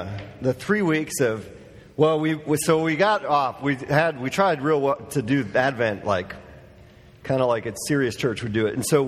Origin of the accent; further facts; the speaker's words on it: Wisconsin, United States; And I grew up in Wisconsin, so I'm a big Green Bay fan.